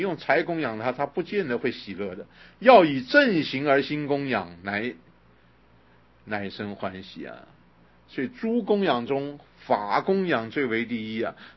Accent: China; 是我们中国人乱用的啊

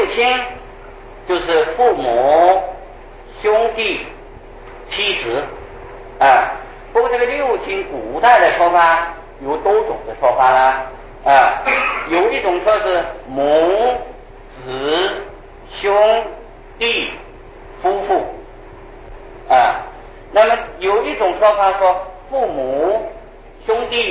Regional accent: Taiwan; 我们台湾人的出家差不多大致很多都是出一半的

